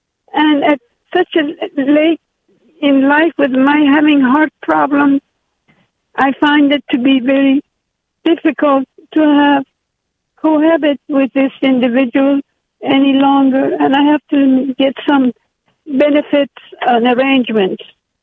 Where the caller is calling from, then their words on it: Hyattsville, Maryland, United States; from Hyattsville, Maryland. I am 80 years old